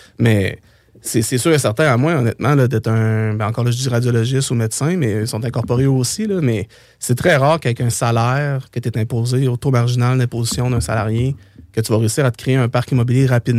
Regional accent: Saint-Henri, Quebec, Canada; Moi, je viens de Saint-Henri, donc ultimement, les terrains que j'ai achetés viennent de peut-être 10 minutes de où ce que j'ai grandi.

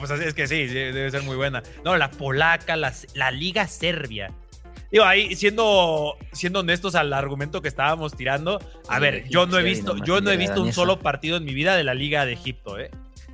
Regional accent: Mexico; solo somos mexicanos

